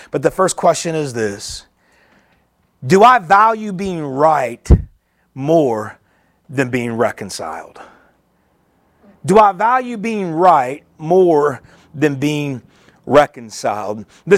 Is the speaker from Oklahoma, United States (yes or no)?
yes; Oklahoma, United States; And where I grew up at in Oklahoma, where I pastored in Memphis, Tennessee, and Mississippi, there were a lot of churches that this was their favorite phrase.